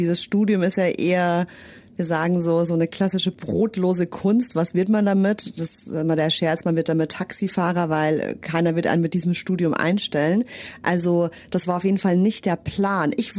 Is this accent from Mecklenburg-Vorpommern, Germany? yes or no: no; Munich, Bavaria, Germany; Ich komme ja gebürtig aus München